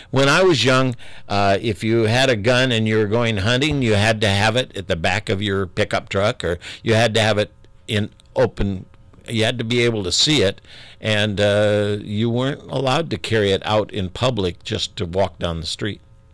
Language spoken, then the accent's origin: English; Indianapolis, Indiana, United States; Now, I'm a Hoosier. I was born in Indianapolis. I'm not real proud of Indiana politics